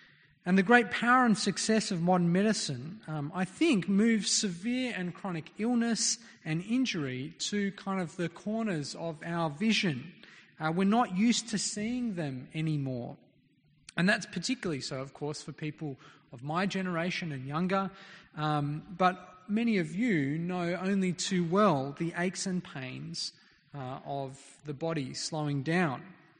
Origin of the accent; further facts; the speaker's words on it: Papua New Guinea; When I was a kid, I grew up in Papua New Guinea. My parents were missionaries there.